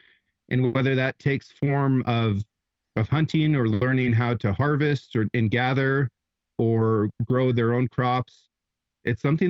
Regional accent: Oregon, United States; I grew up here on the Sixth Ranch in Northeast Oregon, in the northeast corner of the state.

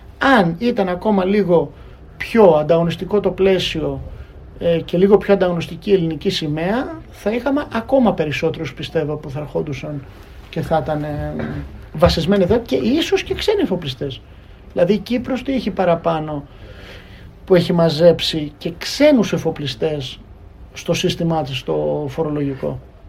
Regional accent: North Aegean, Greece; Ναι, εγώ δεν είμαι τα Καρδάμιλα, αλλά είμαι από Τυχείο.

